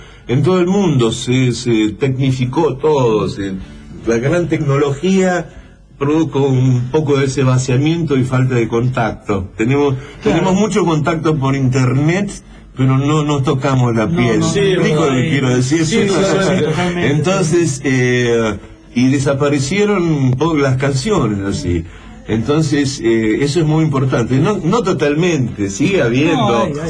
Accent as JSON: {"language": "Spanish", "region": "Buenos Aires", "country": "Argentina", "said": "Yo cuando era chico lo que soñaba era. Yo soy de Saavedra, el barrio de Saavedra."}